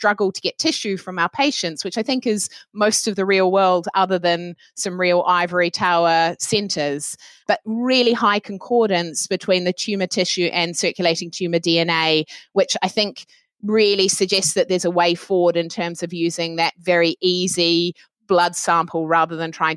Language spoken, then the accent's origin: English; New Zealand; accent: New Zealand; Well, see, you'll get my New Zealand accent coming through.